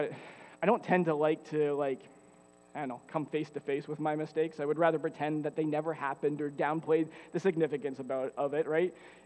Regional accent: Canada; over the last year, as a Canadian society, we have been reminded yet again about the lasting legacy of the residential school system here in Canada. For sure, this is a legacy of regret and shame for all of us as Canadians

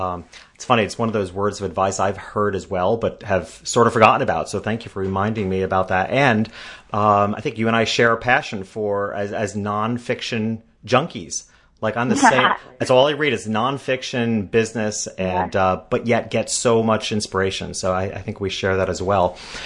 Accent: New York, United States; And as a New Yorker, I have to say, I see a lot of people knitting on the subway.

